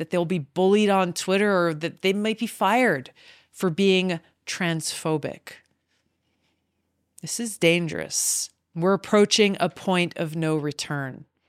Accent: American Samoa; born there; I was born in American Samoa, actually. I'm the fourth of five, and my younger sister was born in Hawaii.

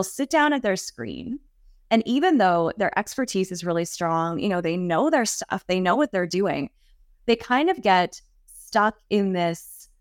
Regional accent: Eastern Canada, Canada; I'm originally from Eastern Canada, so kind of some of the bigger cities back there and things like that.

